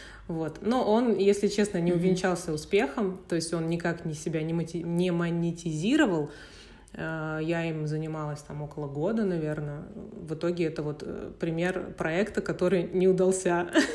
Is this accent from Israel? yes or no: no; Almaty, Kazakhstan; born there; Родилась я в Алма-Ате, училась в университете КИМЭП.